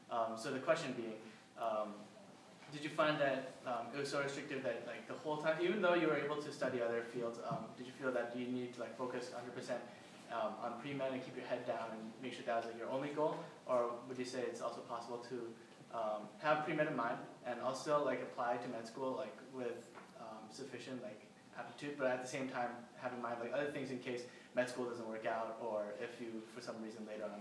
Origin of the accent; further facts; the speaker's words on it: New Jersey, United States; I'm from Northern New Jersey.